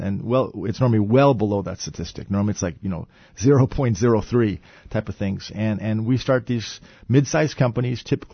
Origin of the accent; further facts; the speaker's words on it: Chicago, Illinois, United States; I grew up in the South Side of Chicago in a neighborhood that had a massive racial change from Irish Catholic to about 90% black. I learned to live as minority.